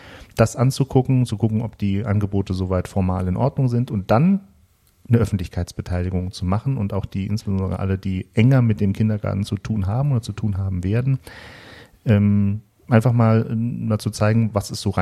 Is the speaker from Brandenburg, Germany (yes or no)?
no; Frankfurt, Hesse, Germany; ich bin ja ein gebürtiger Frankfurter. Ich habe was für Apfelwein übrig und auch für normalen Wein.